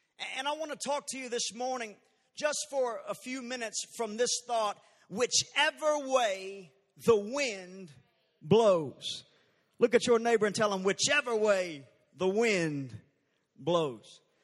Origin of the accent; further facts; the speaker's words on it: Texas, United States; Just know I'm just from Texas. You know, everywhere that I go, people, when they find out I'm from Texas, they ask me, do you own an oil well and do you ride a horse to work?